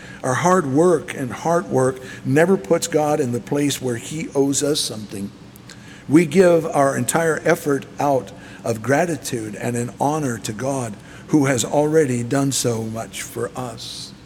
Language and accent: English; Scotland, United Kingdom; I'm Scottish, so I got off cheap